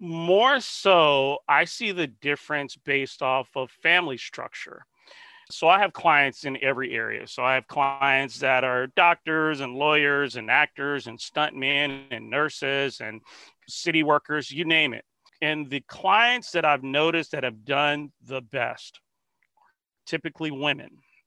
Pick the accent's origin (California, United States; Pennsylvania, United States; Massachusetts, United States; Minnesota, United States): California, United States; Compton; although I grew up in Compton, California, my mom, she didn't allow me to go to school in the area just because I guess at that time the school systems weren't good.